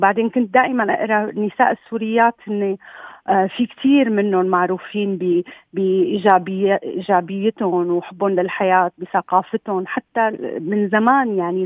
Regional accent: Damascus, Damascus Governorate, Syria; moved away as an adult; also born or lived in Lebanon; أنا انولدت بدمشق، ولما كان عمري 16 سنة بلشت روح بعدة أيام بالأسبوع لمركز اسمه مركز أدهم إسماعيل للفنون التشكيلية.

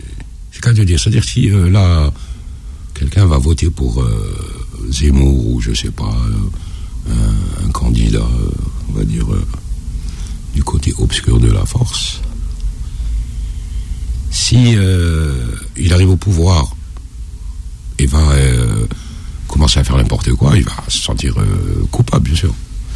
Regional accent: Algeria; Évidemment, je suis algérien

